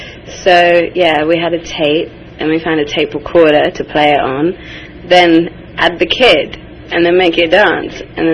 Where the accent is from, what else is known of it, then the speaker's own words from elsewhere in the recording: England, United Kingdom; But, yeah, it's an interesting difference between growing up in England and my cousins growing up in California.